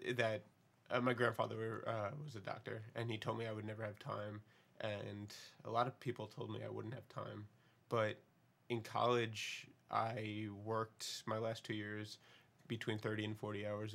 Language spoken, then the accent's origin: English; Long Island, New York, United States; it was so cold up here, there was so much snow, and I'm from Long Island